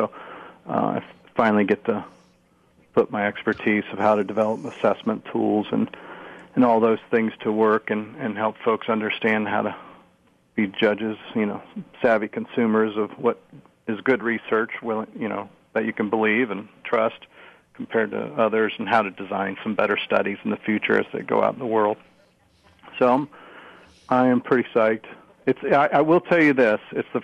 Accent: Columbus, Ohio, United States; But I'm from Columbus, Ohio, and grew up right near Ohio State when I was little

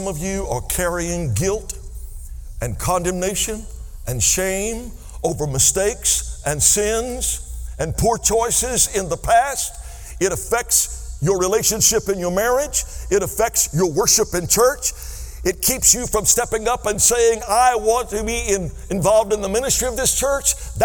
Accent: Louisiana, United States; I grew up in Louisiana. That says a whole lot right there.

